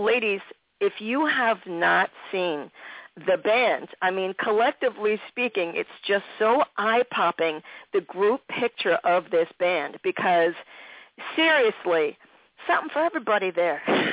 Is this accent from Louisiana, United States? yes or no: no; Philadelphia, Pennsylvania, United States; If I'm from Philadelphia and I'm going to play something that was a profound memory when I was coming up